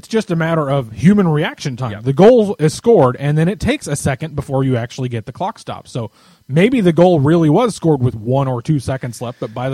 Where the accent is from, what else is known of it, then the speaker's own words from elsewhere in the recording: Indianapolis, Indiana, United States; When I was a kid, I've mentioned before, I grew up in Indy